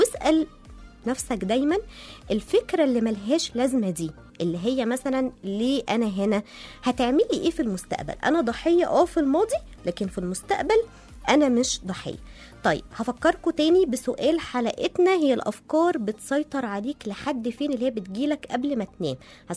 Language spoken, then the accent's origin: Arabic; Egypt; born there; ليه اتولدت في مصر؟ ليه انا مش خليجي؟